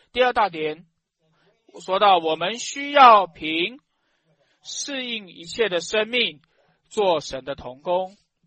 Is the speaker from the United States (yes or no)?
yes; United States; now in Russia; 旁边都是俄国人，我是个美国人